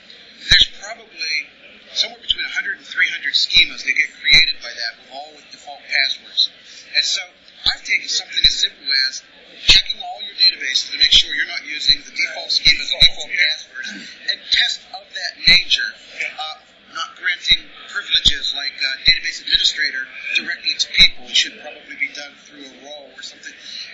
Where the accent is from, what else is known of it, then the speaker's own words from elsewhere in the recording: Texas, United States; I do a lot of work with them because I'm from Texas.